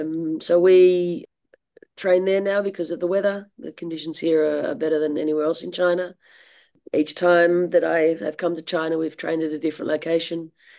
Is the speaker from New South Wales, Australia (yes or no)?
yes; Campbelltown, New South Wales, Australia; I'm an Australian. I come from a small town called Campbelltown in Sydney, Australia.